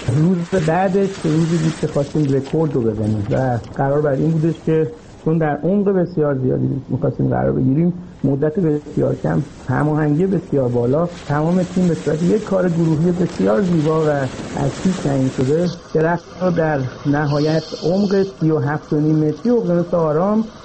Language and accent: Persian; Iran; خود من که ایرانی هستم